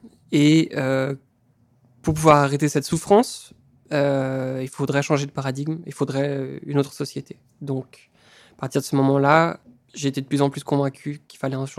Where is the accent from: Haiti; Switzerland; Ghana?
Switzerland; j'ai grandi en Suisse et je fais de l'agriculture.